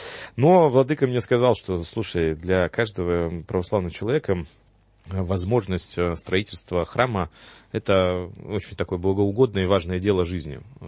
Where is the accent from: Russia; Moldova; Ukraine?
Moldova; нас объединяет то, что мы оба родом из Молдавии.